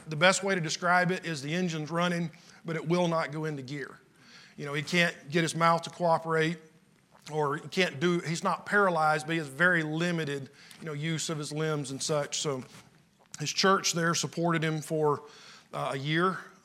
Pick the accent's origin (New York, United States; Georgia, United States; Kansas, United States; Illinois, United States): Georgia, United States; I am from Central Georgia. Around there, they call it Middle Georgia. It's right in the middle of the state. But when I was growing up, I thought South Carolina was, you know, it was suspect because it was north of where I grew up.